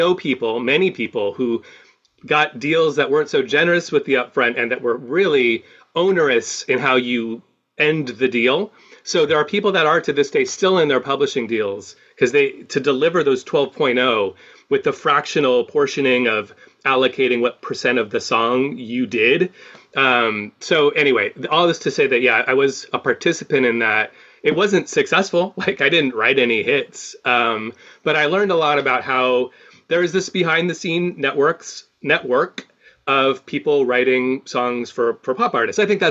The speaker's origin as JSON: {"language": "English", "town": "San Francisco", "region": "California", "country": "United States", "lives_now": "Los Angeles, United States", "said": "No, I'm from San Francisco."}